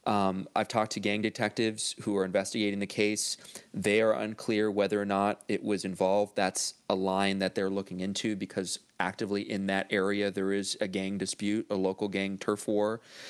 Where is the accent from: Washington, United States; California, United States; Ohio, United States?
California, United States; Los Angeles; I grew up in Northeast LA, and there's parts of Los Angeles where you hear notoriously cops don't go in.